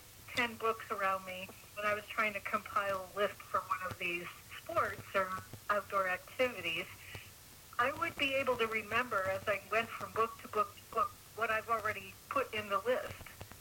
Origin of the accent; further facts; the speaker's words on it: Indiana, United States; I grew up in Indiana, so we had snow.